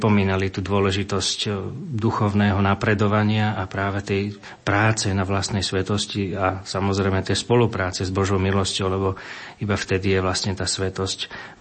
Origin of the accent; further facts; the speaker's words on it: Bratislava, Bratislava Region, Slovakia; Pochádzam teda z Bratislavy, z Ružinova, aj keď teda moje korene sú na Orave.